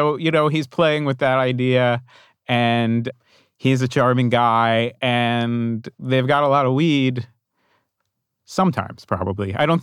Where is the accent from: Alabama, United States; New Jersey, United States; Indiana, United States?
New Jersey, United States; I grew up in New Jersey in the 1980s.